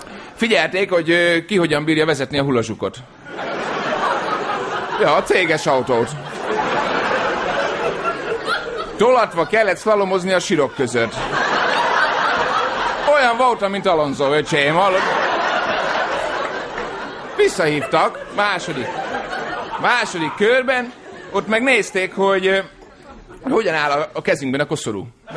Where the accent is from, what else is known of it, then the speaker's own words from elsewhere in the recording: Great Hungarian Plain, Hungary; de hát én alföldi gyerek vagyok